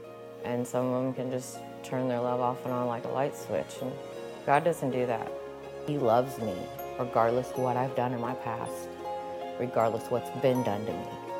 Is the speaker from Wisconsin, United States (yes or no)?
no; Michigan City, Indiana, United States; I was born and raised in Michigan City, Indiana.